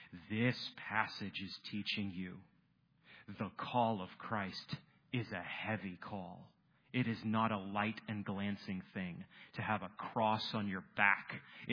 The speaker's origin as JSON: {"language": "English", "region": "Maine", "country": "United States", "tie": "born or raised there", "said": "I grew up in Maine, spent a lot of time at the ocean, and you feel the wind shift."}